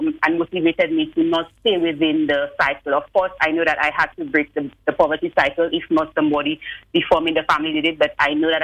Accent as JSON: {"language": "English", "town": "Castries", "region": "Castries Quarter", "country": "St. Lucia", "tie": "born or raised there", "said": "But I am from the community of Castries. I was born on Leslie Land Road. Then I moved to Riverside Road and then Marsha, where I spent almost 16 years of my life."}